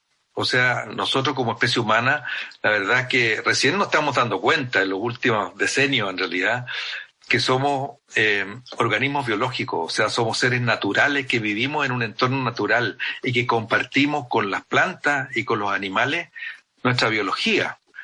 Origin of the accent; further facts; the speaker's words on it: Argentina; somos mucho los argentinos, ¿se fija?